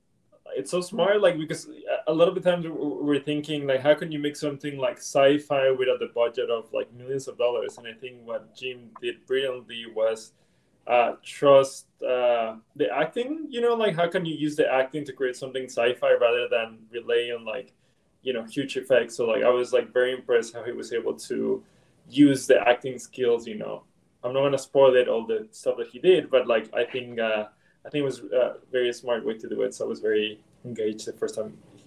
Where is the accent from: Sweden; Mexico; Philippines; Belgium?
Mexico; now in Los Angeles, United States; I'm from Mexico. I used to be a computer science engineer, and I transitioned to directing. I moved to LA to study film school